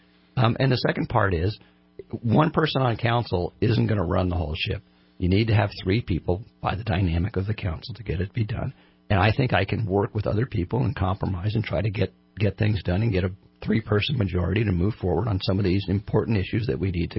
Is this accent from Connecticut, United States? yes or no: no; California, United States; moved away as an adult; When we first moved here in 1994, we came from Southern California.